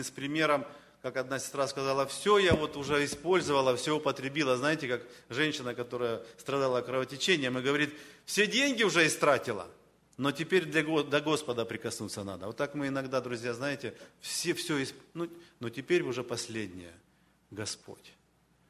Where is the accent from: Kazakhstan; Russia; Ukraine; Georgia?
Ukraine; Donetsk, Donetsk Oblast; я с Украины, они мне, так сказать, в то время близкое